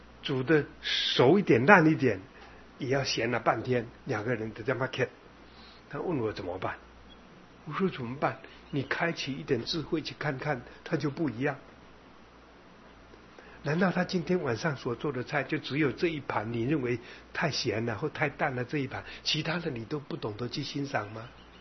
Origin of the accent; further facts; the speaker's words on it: Taiwan; 我们台湾话这么讲说，家头边拄着剃头刀